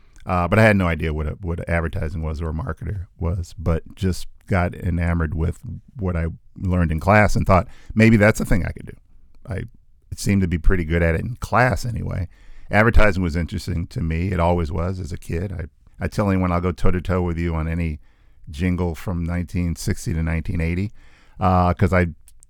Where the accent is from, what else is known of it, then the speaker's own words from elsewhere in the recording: Hampton, Virginia, United States; I was born an hour and 45 minutes east of here. I never know which direction it is. In Hampton, Virginia